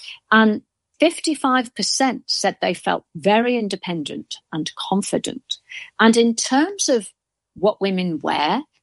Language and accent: English; Wales, United Kingdom; So growing up in North Wales, I used to go to nightclubs, naughty girl, from when I was 15 with my mates.